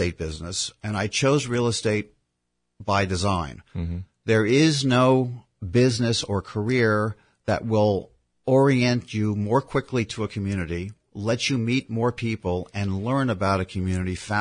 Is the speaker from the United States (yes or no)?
yes; St. Petersburg, Florida, United States; also born or lived in Manhasset, New York; Well, growing up in St. Petersburg, I enjoyed Florida before it was well-developed. My family later moved to the Northeast to Manhasset, New York, where I went through high school.